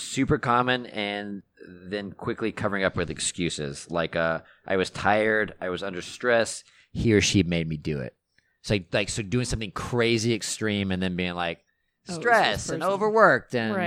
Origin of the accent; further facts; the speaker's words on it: Texas, United States; We had a neighbor growing up in Texas